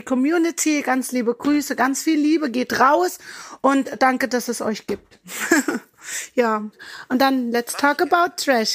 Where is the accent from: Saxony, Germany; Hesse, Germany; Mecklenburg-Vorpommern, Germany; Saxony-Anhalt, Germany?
Hesse, Germany; Frankfurt; Nee, ich komme ja aus Frankfurt, Hessen, ne?